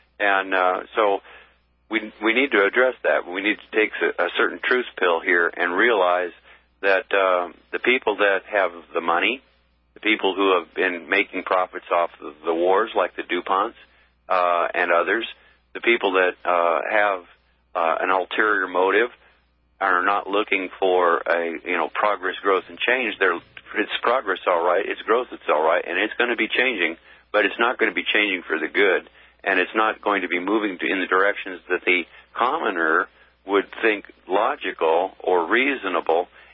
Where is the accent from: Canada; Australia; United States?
United States; Just as I prefer to think of myself as an American, I don't consider myself to be a U.S. citizen. I'm an American.